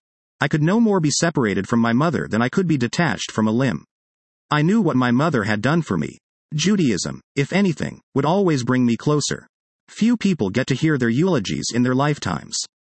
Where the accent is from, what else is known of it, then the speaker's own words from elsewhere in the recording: Florida, United States; As children growing up in Florida, my mother often took us to Disney World.